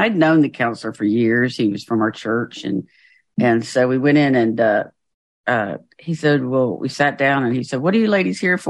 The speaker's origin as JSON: {"language": "English", "country": "United States", "said": "of course, it is for me as an American."}